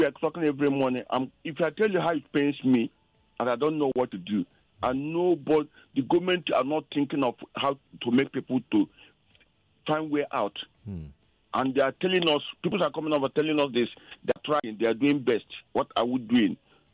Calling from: Ojo, Lagos, Nigeria; I'm calling from Ojo.

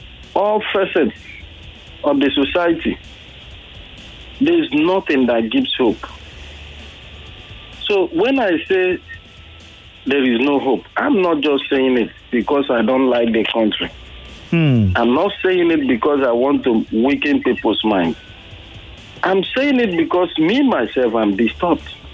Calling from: Ijeododo, Lagos, Nigeria; I'm calling from Ijeodudu.

